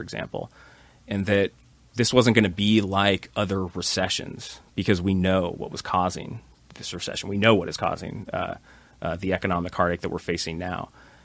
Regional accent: California, United States; I grew up in this area. I grew up in South Orange County.

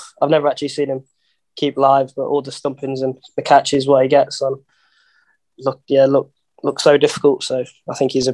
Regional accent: England, United Kingdom; As a county cricketer and as English players, there's a high ceiling there.

